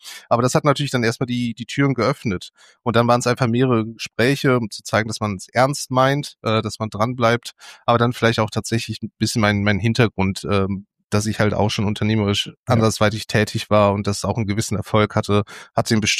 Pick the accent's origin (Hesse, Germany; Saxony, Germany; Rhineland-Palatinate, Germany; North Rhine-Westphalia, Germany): North Rhine-Westphalia, Germany; Bergisch Gladbach; born there; Er ist auch gebürtiger Bergisch Gladbacher, da wo der Verlag auch sitzt und wo ich jetzt auch wieder wohne.